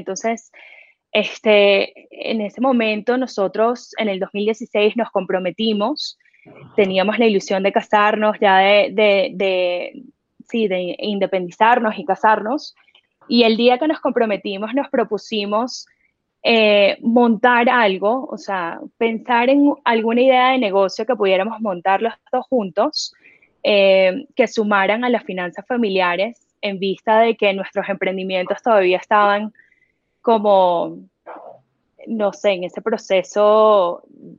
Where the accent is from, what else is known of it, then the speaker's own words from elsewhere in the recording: Venezuela; moved away as an adult; also born or lived in United States; now in Colombia; yo soy venezolana. Llegué a Colombia en el 2011, recién graduada de la universidad. Me estudié comercio de modas en Estados Unidos.